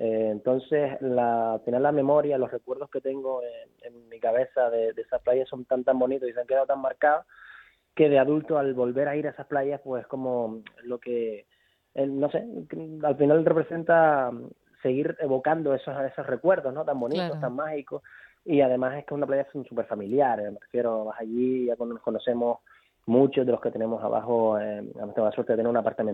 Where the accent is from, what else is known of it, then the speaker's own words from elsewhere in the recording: Canary Islands, Spain; es innegable que el acento marca la diferencia, ¿no? Siempre somos los canarios, efecto pasillo, los canarios vuelven con su música, los canarios. Así que sí, se deja siempre palpar nuestra procedencia y de dónde somos.